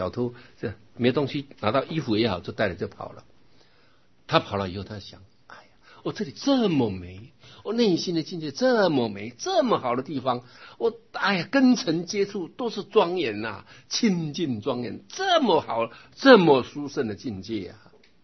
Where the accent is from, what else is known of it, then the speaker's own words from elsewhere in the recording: Yilan County, Taiwan; 因为我是宜兰人嘛，啊，这次宜兰办花灯嘛